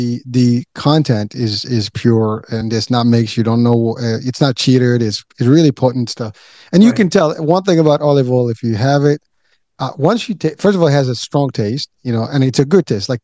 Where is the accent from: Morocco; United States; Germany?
Morocco; I am from Morocco. So actually I have that every morning.